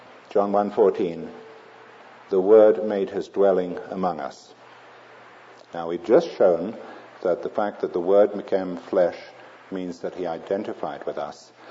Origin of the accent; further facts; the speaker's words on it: London, United Kingdom; I'm a city dweller. I'm a Londoner. I find Colorado Springs a little restrictive.